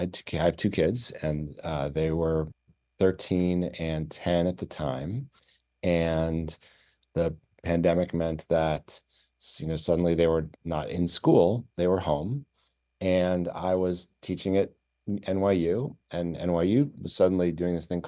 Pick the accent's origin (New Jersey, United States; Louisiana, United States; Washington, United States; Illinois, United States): Illinois, United States; Chicago; And I'm from Chicago originally. Most of my family's in Illinois.